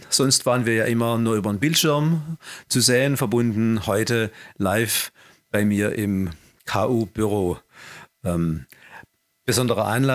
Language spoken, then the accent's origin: German; South Germany, Germany; dass sein bisheriges Geschäftsmodell den Bach runtergeht, wie man so bei uns in Süddeutschland sagt